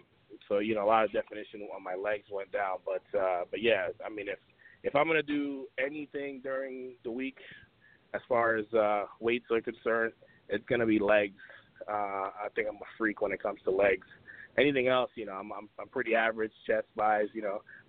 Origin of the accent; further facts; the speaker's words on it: New York City, New York, United States; because I grew up in New York City as well.